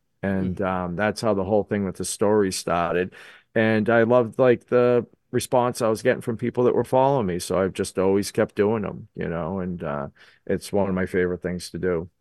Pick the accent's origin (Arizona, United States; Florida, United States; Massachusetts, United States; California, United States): Massachusetts, United States; Malden; the from Malden, I'm from Malden, Mass. That's the town I live in. It's just north of Boston.